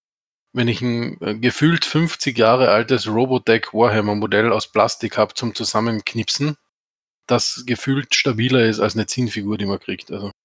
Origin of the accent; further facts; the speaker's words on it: Austria; Also ich komme quasi aus dem Schluchtendorf, aus Österreich.